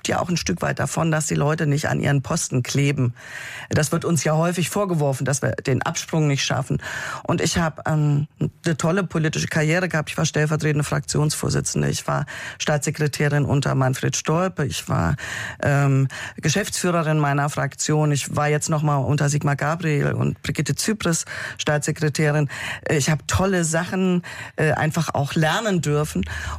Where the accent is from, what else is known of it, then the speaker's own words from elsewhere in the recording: East Germany, Germany; ich bin halt Ostdeutsche.